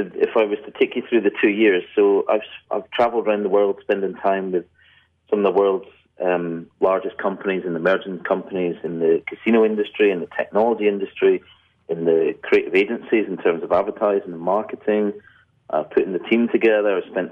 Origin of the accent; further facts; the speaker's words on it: Scotland, United Kingdom; accent: Scottish; now in London, United Kingdom; I live in London in the UK, but my accent is Scottish. That's where I'm originally from.